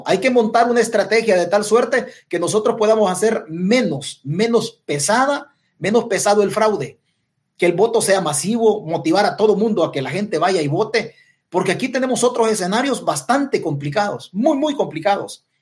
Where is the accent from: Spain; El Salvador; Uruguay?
El Salvador; ahí jugamos un rol importante nosotros como salvadoreños o el país por su ubicación geográfica